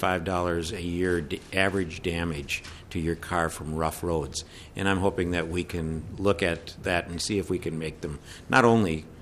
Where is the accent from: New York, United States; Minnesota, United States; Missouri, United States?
Minnesota, United States; Chisholm; I'm from Chisholm.